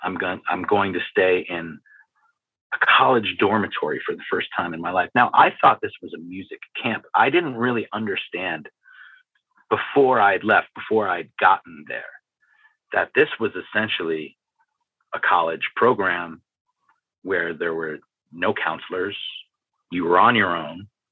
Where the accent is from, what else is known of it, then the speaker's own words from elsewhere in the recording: Hastings-on-Hudson, New York, United States; So for me, I grew up in New York. My family moved up to Westchester County in Hastings on Hudson.